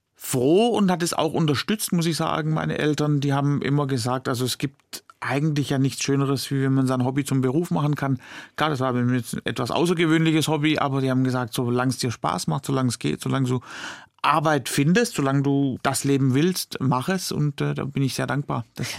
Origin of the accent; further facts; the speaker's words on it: Stuttgart, Baden-Württemberg, Germany; Ich selbst bin Stuttgarter, ein Schwabe und dort auch aufgewachsen, groß geworden, zur Schule gegangen, Ausbildung gemacht.